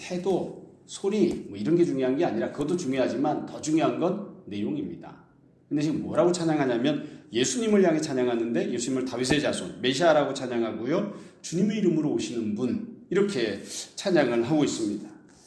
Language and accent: Korean; Seoul, South Korea; 저도 어렸을 때 김포공항 쪽에 살았기 때문에 아직도 생각이 납니다.